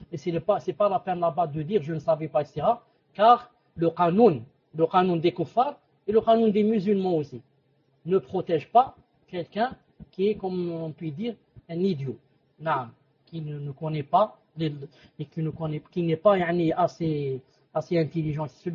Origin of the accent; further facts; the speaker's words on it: Algeria; Je ne sais pas si en France, ça se passe chez, comme ça se passe chez nous en Algérie.